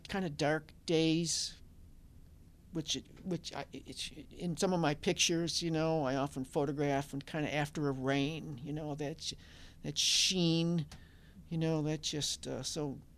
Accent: Brighton, Michigan, United States; I grew up in Brighton, and I came to Detroit in, I enrolled at Center for Creative Studies.

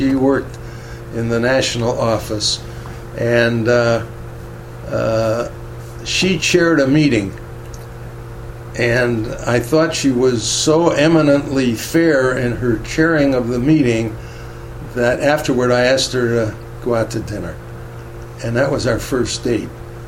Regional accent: Midwest, United States; I was a rube from the Midwest, and here was a sophisticated lady

